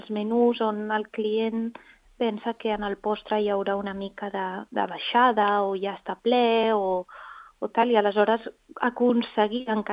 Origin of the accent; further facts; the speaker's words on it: Barcelona, Catalonia, Spain; Jo sóc de Barcelona, però fa anys que casa meva i els meus pares estan a un poble molt petit, a prop de Girona, que es diu Madremanya.